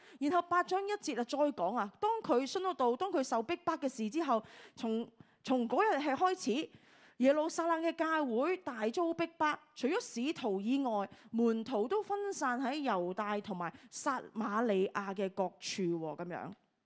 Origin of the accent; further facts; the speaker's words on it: Hong Kong; 我们香港人很兴